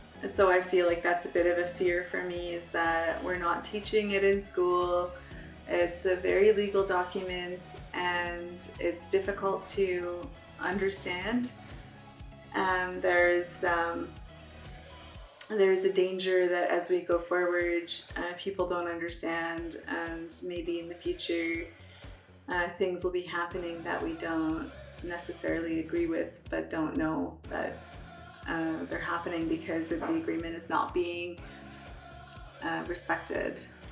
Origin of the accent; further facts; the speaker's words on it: Fort Good Hope, Northwest Territories, Canada; I'm from Fort Good Hope, Northwest Territories. I am a community member.